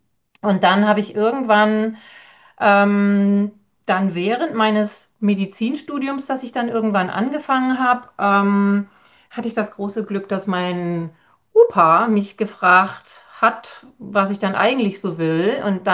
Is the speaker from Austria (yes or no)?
no; Germany; Also ich bin ja aus Deutschland und wir dürfen uns so gar nicht bezeichnen.